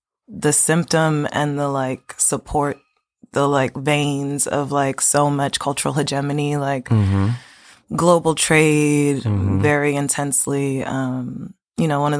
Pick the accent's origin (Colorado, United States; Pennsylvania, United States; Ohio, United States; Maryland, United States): Maryland, United States; Baltimore; I have to also address that I'm only partially from Park Heights.